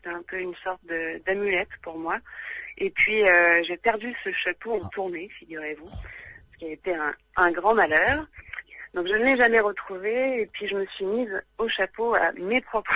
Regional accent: Lyon, Auvergne-Rhône-Alpes, France; Alors je suis une pure lyonnaise, oui, 100% pure Lyon.

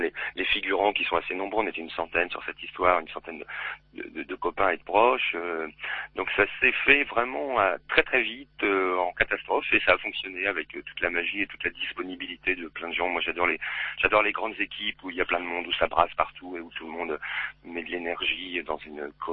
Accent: Normandy, France; en sachant que chez nous en Normandie, un coup de tut, c'est aussi un coup de rouge.

